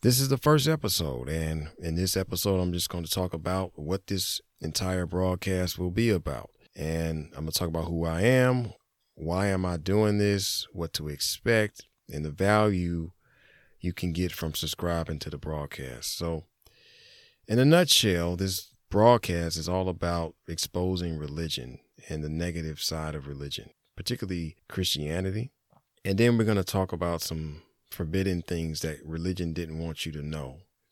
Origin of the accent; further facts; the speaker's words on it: Detroit, Michigan, United States; born there; And I was born in Detroit, Michigan, USA. I was born in the 80s, so you can figure out my age from there, the early 80s. I'm a so-called foundational Black American.